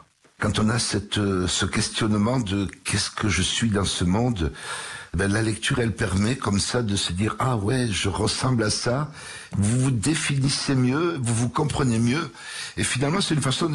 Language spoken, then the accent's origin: French; Toulouse, Occitanie, France; Quartier nord de Toulouse.